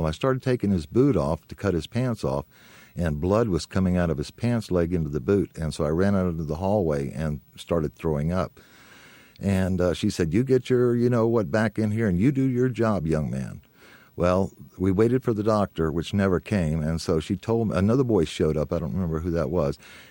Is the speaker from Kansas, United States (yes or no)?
no; Jacksonville, Florida, United States; I was raised in the Children's Home Society in Jacksonville, Florida.